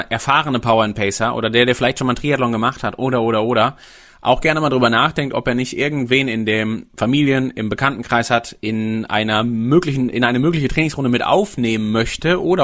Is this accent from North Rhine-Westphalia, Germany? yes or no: yes; North Rhine-Westphalia, Germany; born there; Ich komme gebürtig aus dem Sauerland